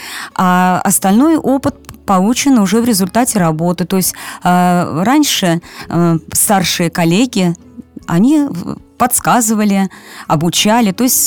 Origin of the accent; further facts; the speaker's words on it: Tver, Tver Oblast, Russia; Ну, я коренная тверичанка. Родилась я и выросла в Твери.